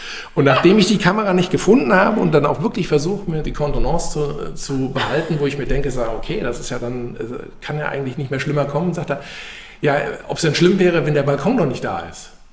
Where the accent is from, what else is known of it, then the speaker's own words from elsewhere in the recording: Wiesbaden, Hesse, Germany; ich bin aus Wiesbaden hier.